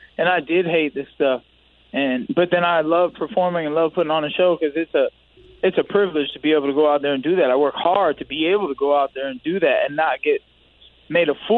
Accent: Flint, Michigan, United States; also born or lived in Orlando, Florida; I was born in Flint. And since, like, the second grade, I've come back and forth between my mom and dad, between Flint and Orlando or Apopka.

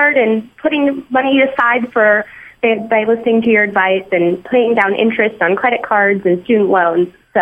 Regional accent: California, United States; I'm actually from the Bay Area as well.

